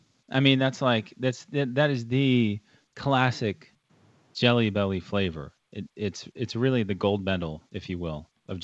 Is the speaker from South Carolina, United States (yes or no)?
yes; South Carolina, United States; Because, like, I grew up in South Carolina, so when I was a little kid, back when these old school designs were, like, new, they were all on the side of the NASCARs.